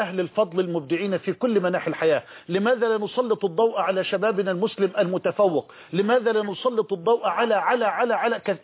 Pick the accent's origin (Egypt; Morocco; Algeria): Egypt; في بلدنا مصر